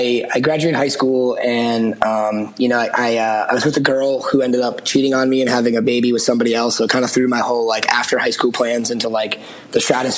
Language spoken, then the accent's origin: English; Massachusetts, United States; And, you know, I grew up outside of Boston.